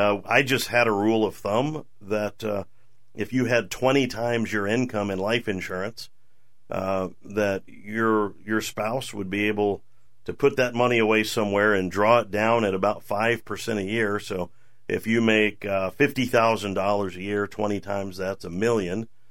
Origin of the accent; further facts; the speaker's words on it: Oklahoma, United States; In my brain, in my pea-sized brain, I'm from Oklahoma, I have limited capacity